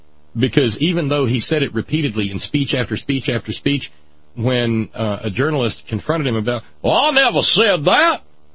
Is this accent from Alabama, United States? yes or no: yes; Alabama, United States; We know already that I grew up in Alabama STEM, first 18 years of my life